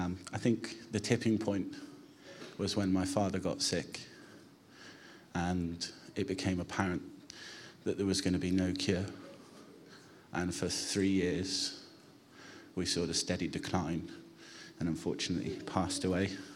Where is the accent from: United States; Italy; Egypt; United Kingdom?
United Kingdom; Hallacho, South West England; I grew up in Hallacho, just down the road, and lived there with my mother, my brother, and my father. We went to church in High Littleton as a child.